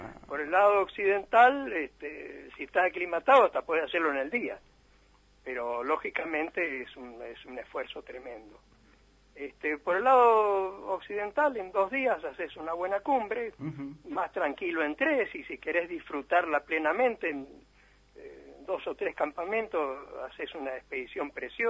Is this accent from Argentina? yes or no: yes; Argentina; En absoluto, yo soy argentino, de los 5 años que estoy acá.